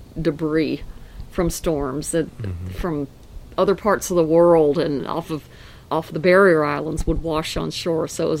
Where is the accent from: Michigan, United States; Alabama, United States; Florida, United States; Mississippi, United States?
Mississippi, United States; Biloxi; Growing up in Biloxi, there was a AC and BC, before Camille and after Camille.